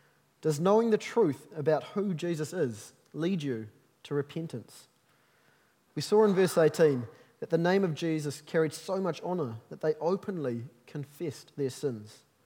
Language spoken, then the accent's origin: English; Auckland, New Zealand; I remember growing up in Auckland, lucky me